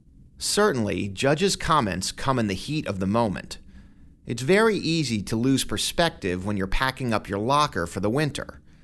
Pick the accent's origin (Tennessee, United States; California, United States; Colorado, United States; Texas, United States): Texas, United States; Houston; In fact, I grew up in Houston. Take that, New York.